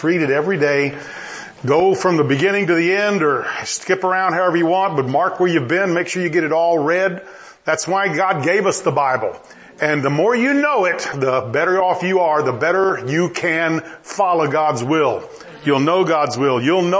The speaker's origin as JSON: {"language": "English", "country": "United States", "said": "I do not feel guilty because I'm an American."}